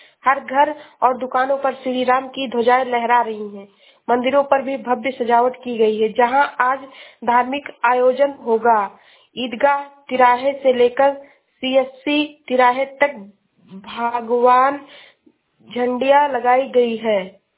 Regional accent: Shravasti, Uttar Pradesh, India; मैं जिला श्रावस्ती से हूँ।

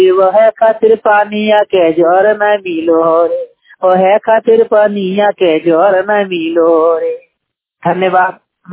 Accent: Dhanbad, Jharkhand, India; प्रतिनिधि चपचासी धनबाद से झारखंड का रहने वाला हूँ।

